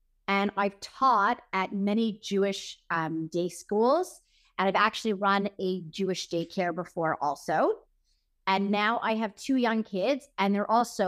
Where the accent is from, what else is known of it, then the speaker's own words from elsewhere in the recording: Montreal, Quebec, Canada; born there; I was born here in Montreal, Quebec, and I've always attended Jewish schools.